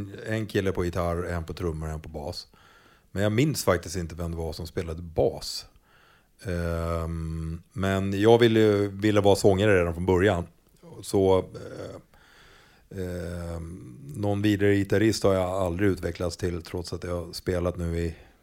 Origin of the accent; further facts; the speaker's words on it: Lidingö, Stockholm County, Sweden; Vi flyttade till Lidingö i ett hus.